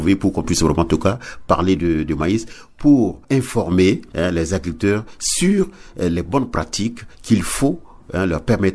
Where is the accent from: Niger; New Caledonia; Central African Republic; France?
Central African Republic; Voilà les trois variétés qui sont les plus cultivées chez nous en République centrafricaine.